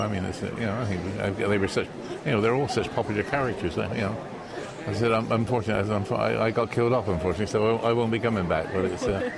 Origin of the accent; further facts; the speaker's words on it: Bristol, South West England, United Kingdom; accent: Bristol; I've been criticised ever since Star Wars came out about my Bristol accent. You see, in the West Country, you tend to overpronounce ers and rs.